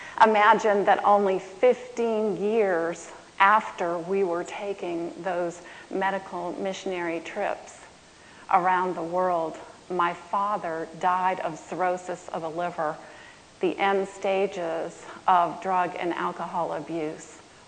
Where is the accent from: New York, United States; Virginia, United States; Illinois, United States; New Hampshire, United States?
New Hampshire, United States; My childhood was very conflicted. I grew up in New Hampshire, and in the midst of some of the most wonderful family adventures, we did a lot of outdoor sports in New Hampshire.